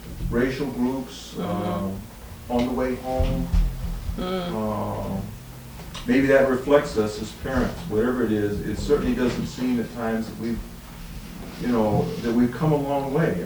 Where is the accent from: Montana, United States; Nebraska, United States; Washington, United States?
Washington, United States; Tacoma; I come from Tacoma.